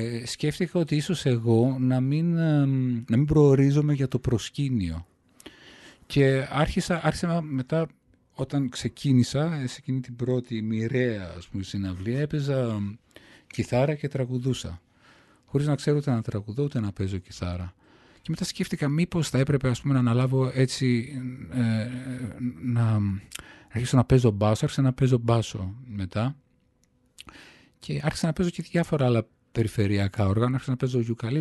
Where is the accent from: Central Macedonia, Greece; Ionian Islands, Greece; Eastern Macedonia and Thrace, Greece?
Central Macedonia, Greece; Thessaloniki; now in Athens, Greece; Γεννήθηκα στην Αθήνα. Η οικογένεια δημιουργήθηκε εδώ. Έπειτα μεταφερθήκαμε παρά τη θέλησή μας. Εγώ ήμουν βρέφος, ο αδελφός μου λίγο μεγαλύτερος, στη Θεσσαλονίκη. Εκεί μεγαλώσαμε. Εκεί έμεινα μέχρι τα 30 μου. Και εγκαταστάθηκα ξανά εδώ το 1999.